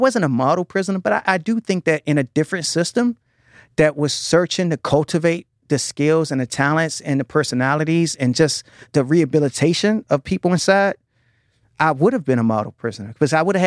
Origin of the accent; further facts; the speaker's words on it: United States; And I am an American citizen. I consider myself a Black American poet.